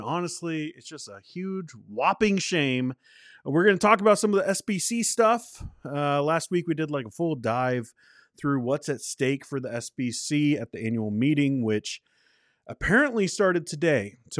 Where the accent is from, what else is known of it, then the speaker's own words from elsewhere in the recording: United States; moved away as an adult; now in Canada; Now, I am an American citizen. It's where I was born, where I spent most of my life. I've only been up here for a couple years.